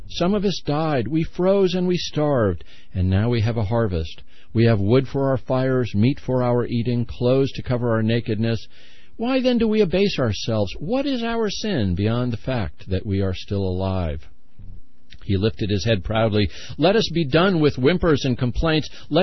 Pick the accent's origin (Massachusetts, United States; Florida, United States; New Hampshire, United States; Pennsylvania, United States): Massachusetts, United States; I was brought up in Massachusetts.